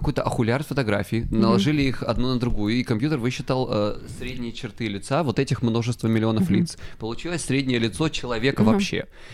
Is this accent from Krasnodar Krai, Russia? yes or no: yes; Krasnodar Krai, Russia; я мужик, я лысый, я психолог, и я с Кубани.